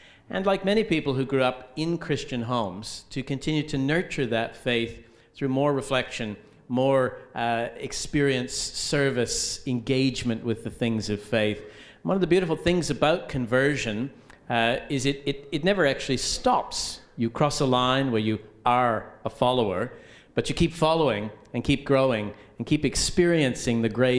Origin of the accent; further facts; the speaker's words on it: New Brunswick, Canada; now in Australia; Yes, my home is New Brunswick. So that's the east coast of Canada.